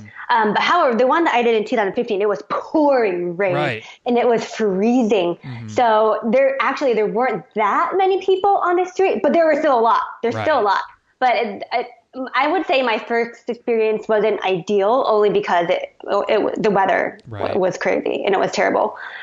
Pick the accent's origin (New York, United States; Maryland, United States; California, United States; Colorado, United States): California, United States; Even though I'm from California and there's a bunch of races around here, nothing.